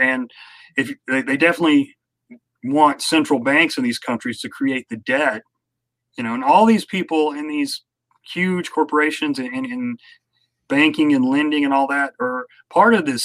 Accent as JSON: {"language": "English", "region": "the South", "country": "United States", "said": "I'm from the South. I should know how to farm, but I don't."}